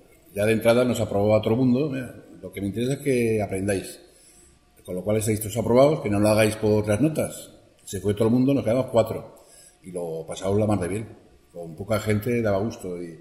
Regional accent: Zaragoza, Aragon, Spain; also born or lived in Morón; nací en Morón, jo me crié en Zaragoza. Jo a Morón iba en los veranos

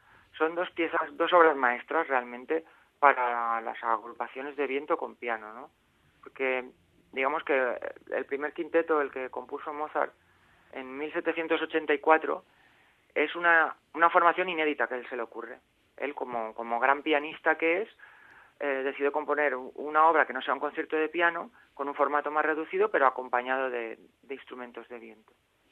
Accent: Valencian Community, Spain; Sí, los otros cuatro somos valencianos.

